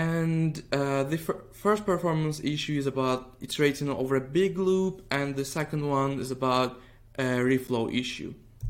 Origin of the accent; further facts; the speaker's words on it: Turkey; now in Berlin, Germany; I'm currently living in Berlin and I'm originally from Turkey.